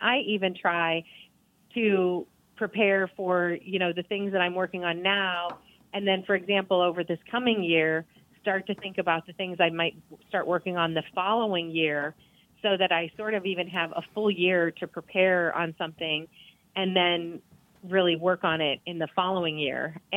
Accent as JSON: {"language": "English", "region": "Ohio", "country": "United States", "tie": "born or raised there", "said": "Well, my home state of Ohio was where I learned how to grow food."}